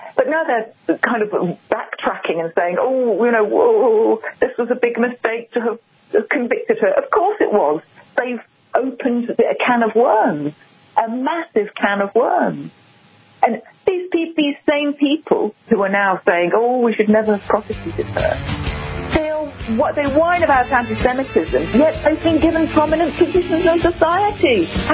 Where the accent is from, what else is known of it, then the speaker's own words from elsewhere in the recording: England, United Kingdom; I'm English born and bred, as you said at the beginning.